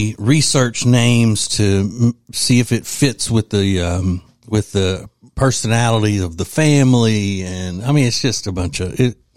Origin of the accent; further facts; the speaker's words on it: Louisiana, United States; as a true deep South Southerner, because I'm from Louisiana